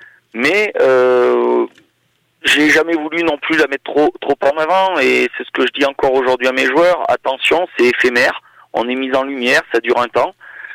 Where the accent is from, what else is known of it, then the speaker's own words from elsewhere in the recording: Riom-ès-Montagnes, Auvergne-Rhône-Alpes, France; je suis natif de Riens-Montagne et que oui, j'avais ma famille est de Condat-en-Fenier, Montboudif et Église Neuve d'Entraigues à la limite avec le Puy-de-Dôme.